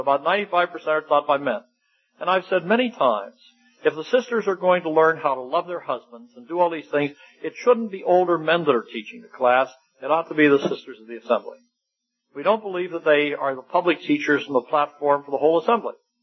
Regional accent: Wales, United Kingdom; I'm Welsh, see. You just love to sing.

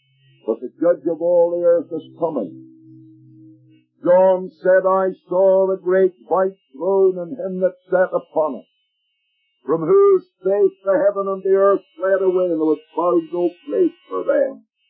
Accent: Ireland; In the town where I was raised in Ireland, there was a park

